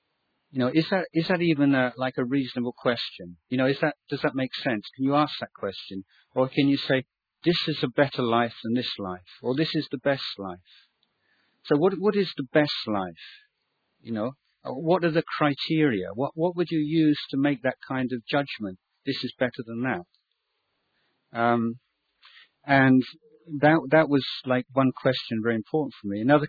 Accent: England, United Kingdom; I was brought up in England. But England now is a very, or even from when I grew up in the 60s, 70s, it was already quite a secular country

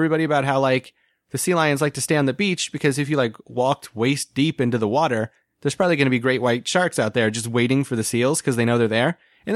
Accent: Dayton, Ohio, United States; It was all over my Facebook, but it might just be because I'm from Dayton.

